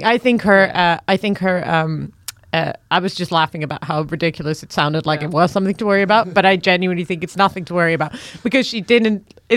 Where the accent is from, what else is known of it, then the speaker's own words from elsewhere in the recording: Amsterdam, North Holland, Netherlands; I was like, oh my God, I'm from Amsterdam.